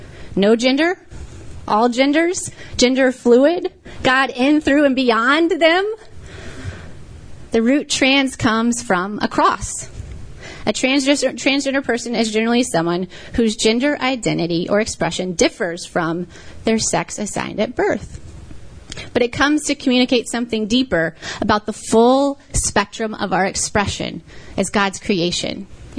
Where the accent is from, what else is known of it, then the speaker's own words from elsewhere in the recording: Tennessee, United States; The recent laws of my home state of Tennessee